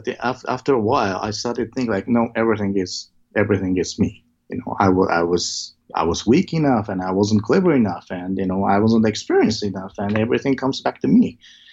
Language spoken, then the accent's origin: English; Osaka, Japan; So then I took my entire crew and cast to my hometown, Osaka, because Osaka had a lot of friends.